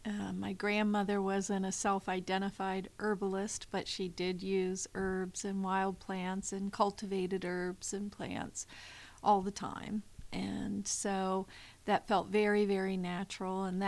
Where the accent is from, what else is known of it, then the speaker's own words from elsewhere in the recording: Covington, Virginia, United States; also born or lived in Alexandria; I was born in Alexandria, Virginia, so the city. But I spent most of my growing up in Covington, Virginia, with my grandmother and grandfather.